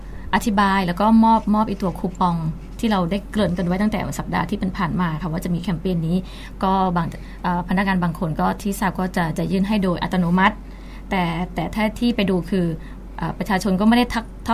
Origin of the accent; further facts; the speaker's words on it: Phitsanulok, Thailand; ดูแลของเป็นจังหวัดบ้านเกิดด้วยจังหวัดพิษณุโลก